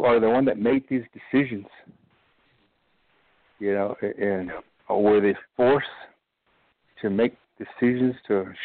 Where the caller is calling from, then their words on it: Pinon, Arizona, United States; I'm calling from Pinon.